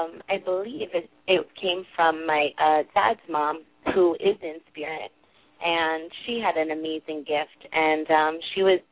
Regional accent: New York City, New York, United States; now in Staten Island, United States; I was actually born and raised in Brooklyn, so I do have a little bit of an accent.

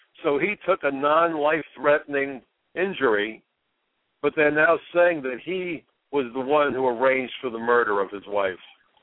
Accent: New York City, New York, United States; since I saw up close and in person what happened to our country and to my town. You know, I'm a New Yorker. The ashes landed on me. My neighbors were slaughtered.

